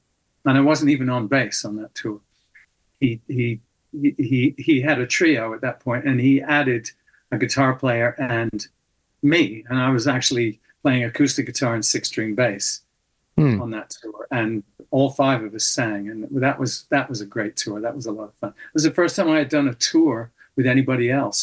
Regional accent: United Kingdom; I'm British, so I'm very reserved about my abilities.

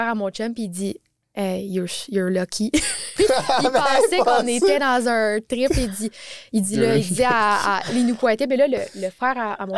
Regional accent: Canada; je viens du Canada, parfait.

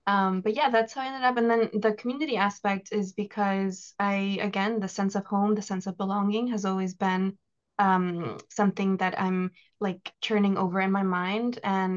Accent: Ecuador; moved away; also born or lived in Canada; I was born and raised in Ecuador, and then I moved to Canada with my family on an asylum case. And then we got deported, like I said. And so, where, I ended up coming back home to Ecuador.

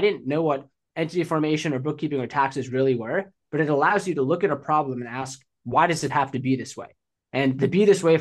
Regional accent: Boston, Massachusetts, United States; I grew up in Boston and it snows a lot there in the winter.

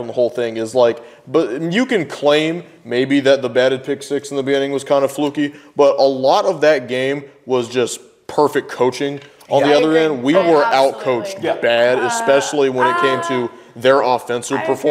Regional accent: Alabama, United States; also born or lived in South Carolina; South Carolina was only like the first 6 years of my life, so okay. I tell people I'm from Alabama, okay. So roll tide.

